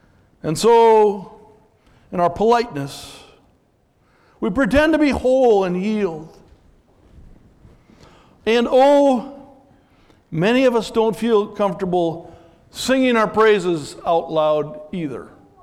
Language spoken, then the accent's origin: English; Minnesota, United States; Now, as a Minnesotan, I thought to myself, wow, you'd have separate cemeteries?